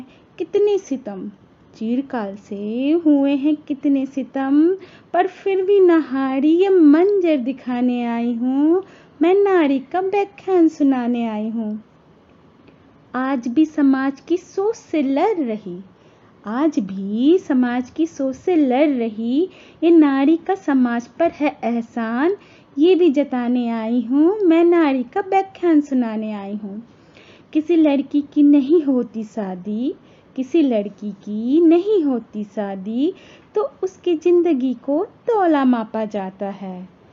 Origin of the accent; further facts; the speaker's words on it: Noida, Uttar Pradesh, India; और मैं नोएडा से हूँ।